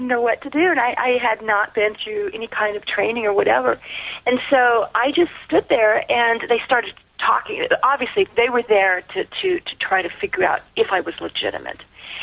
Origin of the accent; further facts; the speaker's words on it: Wyoming, United States; I wanted to leave my home state of Wyoming